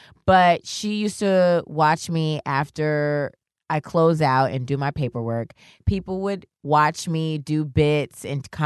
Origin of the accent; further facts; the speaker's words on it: New York, United States; I'm from New York.